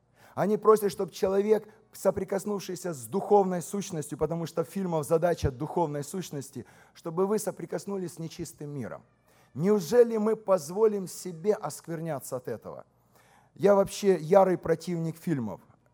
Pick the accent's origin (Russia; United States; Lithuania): United States; Tennessee; Мы из Теннесси, и там знают, что это такое.